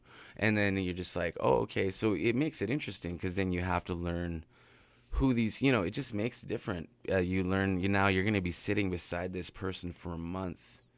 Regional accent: Vancouver, British Columbia, Canada; also born or lived in New York, United States; I'm from Vancouver. So Vancouver's a big city. I lived in New York for a little bit.

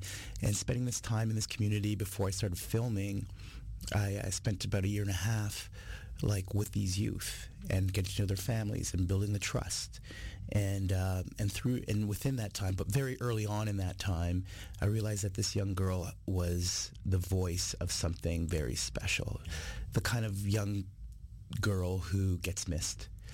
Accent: Toronto, Ontario, Canada; I'm a citizen of this country. Yeah. Born and raised in Toronto

